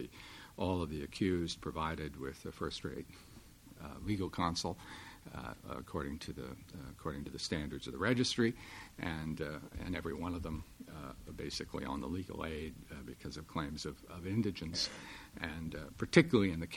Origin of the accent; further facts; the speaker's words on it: Iowa, United States; a country one-sixth the area of my home state of Iowa.